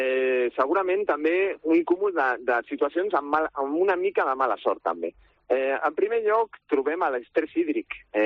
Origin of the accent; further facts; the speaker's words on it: La Floresta, Catalonia, Spain; jo soc de la Floresta i de Valldorets, de tota la vida